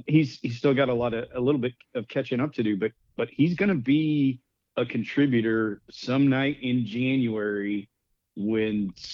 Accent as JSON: {"language": "English", "region": "Missouri", "country": "United States", "tie": "born or raised there", "said": "I grew up in Missouri, and so there's a hatred for all things KU"}